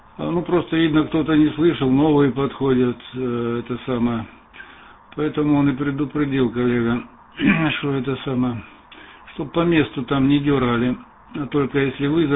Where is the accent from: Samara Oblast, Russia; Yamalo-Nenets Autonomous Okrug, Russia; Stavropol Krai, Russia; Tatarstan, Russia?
Stavropol Krai, Russia; Lermontov; now in Antwerp, Belgium; Это ж мой родной город. Ну, российский … Как раз мой КТЭЧ, город Лермонтов в России. А здесь пока сейчас в Антверпене, Бельгии.